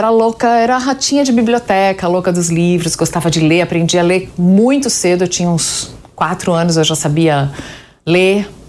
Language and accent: Portuguese; Itanhaém, São Paulo, Brazil; born there; Eu nasci em Itanhaém, mas a minha família inteira é de Amparo, no interior de São Paulo.